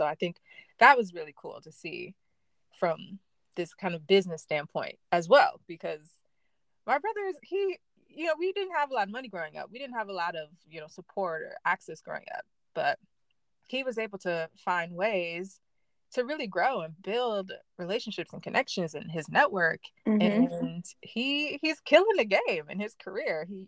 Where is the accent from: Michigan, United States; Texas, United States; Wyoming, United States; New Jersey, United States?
Michigan, United States; Grand Rapids; now in New York City, United States; I live in Harlem, New York, but I'm originally from Michigan, from Grand Rapids, Michigan. But I've been in New York for a little over 10 years now.